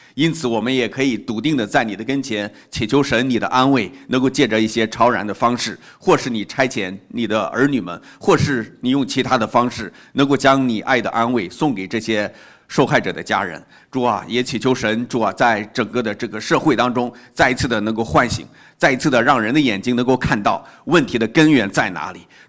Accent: China; 那么这就如同我们中国人说的这句话，斩草不除根，春风吹又生。

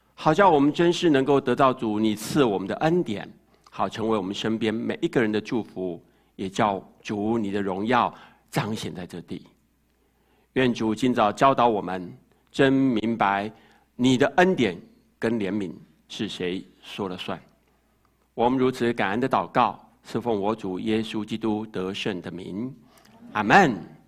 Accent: China; 我们中国人华人

